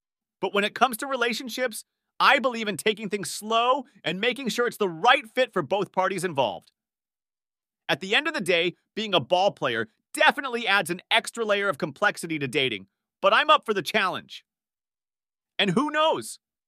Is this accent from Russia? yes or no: yes; Moscow, Russia; These changes have undoubtedly had a profound impact on me as a young man growing up in Moscow. Living in a more open and democratic Russia provided me with greater opportunities for education, personal growth, and exposure to diverse perspectives.